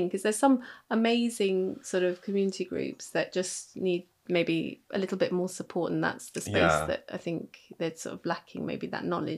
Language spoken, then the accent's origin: English; Manchester, North West England, United Kingdom; So I was born in Manchester, and all my family actually are all based in Manchester, which is very unusual. And so, but my parents are originally from Nepali origin.